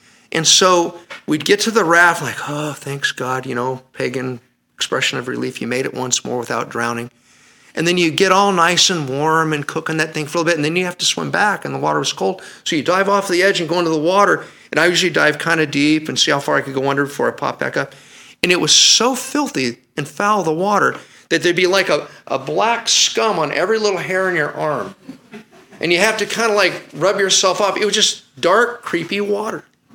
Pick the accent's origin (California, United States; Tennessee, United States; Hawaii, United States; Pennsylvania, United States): California, United States; Fremont; I remember growing up in Fremont